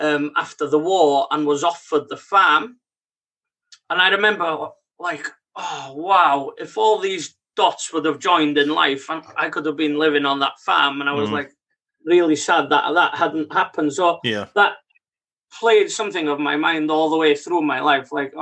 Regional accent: Capel Garmon, Wales, United Kingdom; now in New Zealand; I'm actually from Capagarmon in Bitters of Coed, just above the. Most people have heard of Bitters of Coed if they've been to Snowdonia. So yeah. From there originally, went to school in Chiaroost

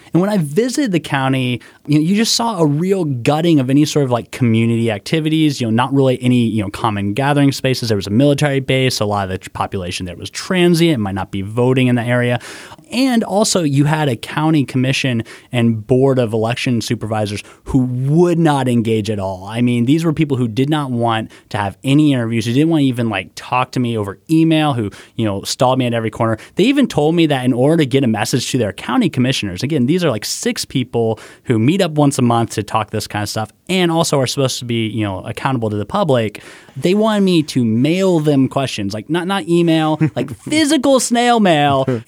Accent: Georgia, United States; hey, man, I'm from Georgia. I get it.

